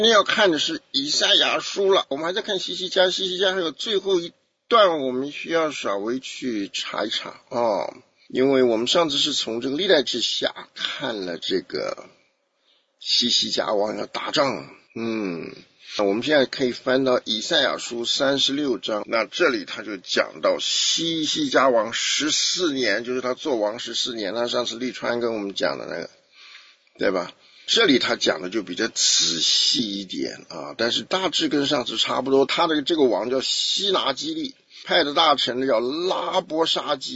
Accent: Taiwan; 你知道我们从台湾来的读到这句话有特别的感受，你们不晓得啊。

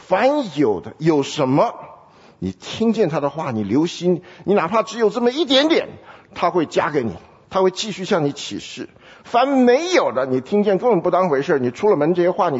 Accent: China; 我常常跟大家讲，我们中国人号称有5000年的历史

